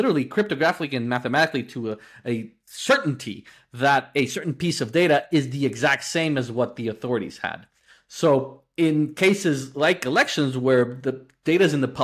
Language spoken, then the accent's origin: English; Guatemala; I was born and raised in Guatemala, had the opportunity to study in the United States, but then moved back.